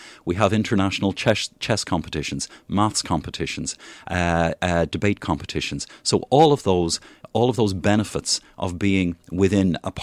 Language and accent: English; Kilkenny, Leinster, Ireland; moved away as an adult; So I'm from Ireland. I've taken over the position of principal, having come from Kilkenny in the Republic of Ireland.